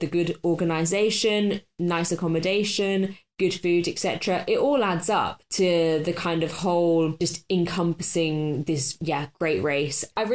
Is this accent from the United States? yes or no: no; United Kingdom; because I'm British.